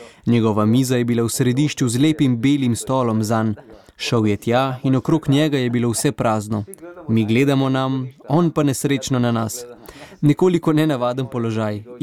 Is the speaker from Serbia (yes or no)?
yes; Vojvodina, Serbia; first language hu; Slovenian is a second language; Rojen sem v Vojvodini, v Bački, madžarskim staršem. Doma smo govorili samo madžarsko, obiskoval pa sem osnovno šolo v srbščini. Potem sem šel v malo semenišče, v Subotico. Tam je bil učni jezik hrvaščina.